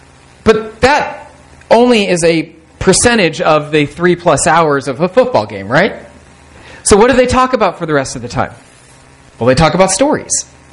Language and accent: English; California, United States; because I grew up in the Bay Area